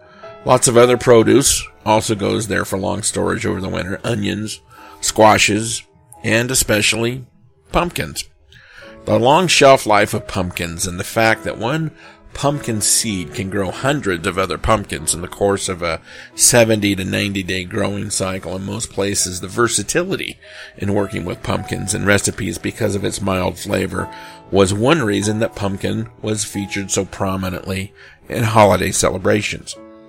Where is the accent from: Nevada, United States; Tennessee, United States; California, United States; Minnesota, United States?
California, United States; I grew up in the Central Valley of Northern California, called by some the bread basket of the world.